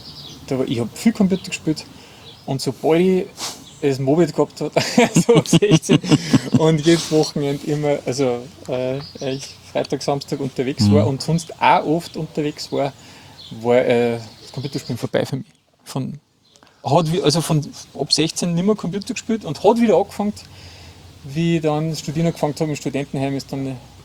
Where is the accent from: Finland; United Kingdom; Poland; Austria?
Austria; Upper Austria; Wir sind ja im Innviertel aufgewachsen.